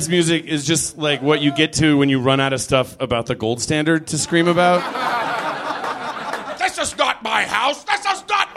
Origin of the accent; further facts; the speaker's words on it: California, United States; I grew up on the West Side. I'm the West Side version of Brody Stevens.